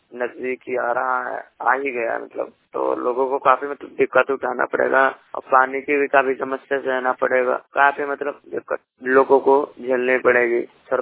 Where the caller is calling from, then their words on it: Banda, Uttar Pradesh, India; जिला बांदा, उत्तर प्रदेश से।